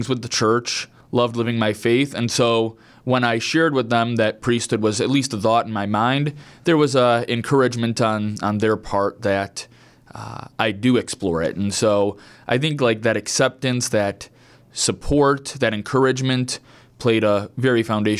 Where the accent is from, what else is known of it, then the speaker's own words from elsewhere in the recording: Ohio, United States; So I grew up actually all over the Lake County area.